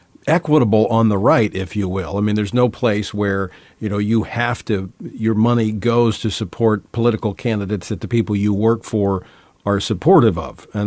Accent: Louisiana, United States; as we've seen back in my home state of Louisiana as well.

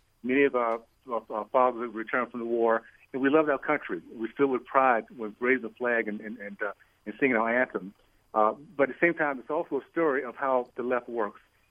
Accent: United States; I love being American. I'm proud of being an American

